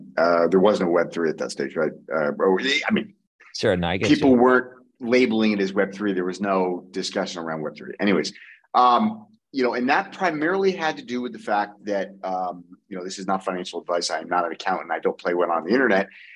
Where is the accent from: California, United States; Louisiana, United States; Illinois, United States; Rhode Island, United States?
Rhode Island, United States; moved away as an adult; also born or lived in Panama; now in Lisbon, Portugal; Originally I'm from the East Coast. I'm from Rhode Island. Wow. But I've been out of the US for, I think, going 16 years now.